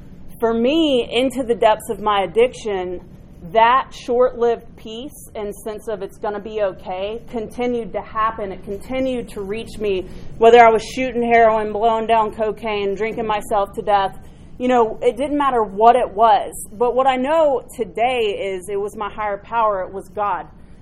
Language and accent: English; Marietta, Georgia, United States; Born in Marietta, so I'm from Georgia. And I grew up with this, anxiety and fear and just discomfort of being who I was.